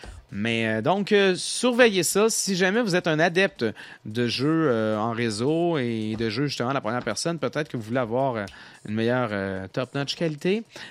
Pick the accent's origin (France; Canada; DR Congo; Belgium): Canada; Saint-Jérôme, Quebec; Vous savez, lorsque j'ai grandi à Saint-Germain...